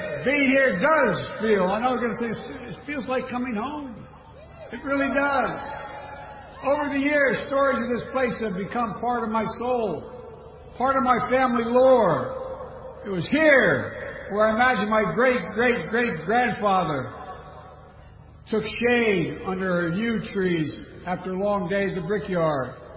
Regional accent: Scranton, Pennsylvania, United States; They settled in my hometown of Scranton, Pennsylvania, and Balama's sister city.

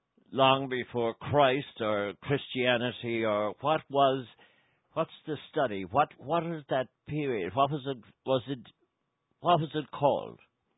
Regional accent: Ireland; only because I'm from Ireland

